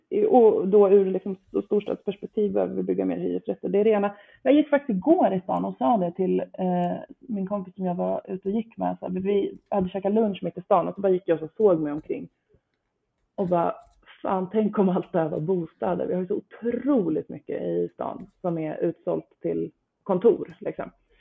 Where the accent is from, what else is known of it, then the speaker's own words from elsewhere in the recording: Nora, Örebro County, Sweden; now in Stockholm, Sweden; Jag lekte med den tanken eftersom jag inte är från Stockholm från början. Jag är från Nora, Västmanland utanför Örebro. Jag har mina föräldrar i Västerås och Örebro.